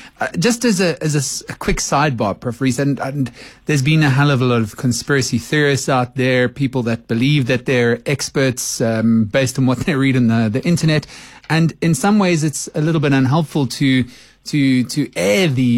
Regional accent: South Africa; just as a South African, you can understand that your average person in the street is getting rather frustrated

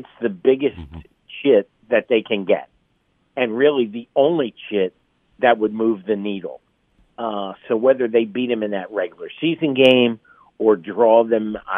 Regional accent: Philadelphia, Pennsylvania, United States; I was labeled by a reporter in my hometown of Philadelphia

